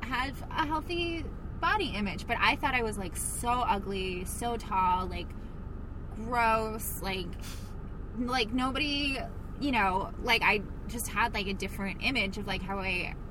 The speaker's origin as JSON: {"language": "English", "region": "Florida", "country": "United States", "tie": "born or raised there", "also_born_or_lived": "New York", "said": "because I was born in New York, my parents were child abusers because they moved me to Florida for that reason alone."}